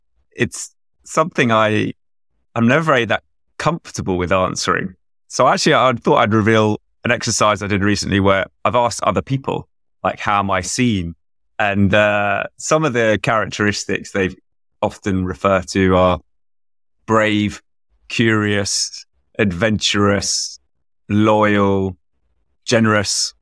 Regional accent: London, United Kingdom; I grew up in London, proudly took the tube to school, which in the late 70s, early 80s was quite an adventure, let's say.

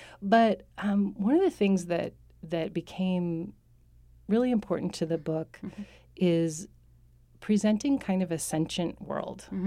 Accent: Seattle, Washington, United States; I grew up in Seattle and had some early formative experiences in Alaska.

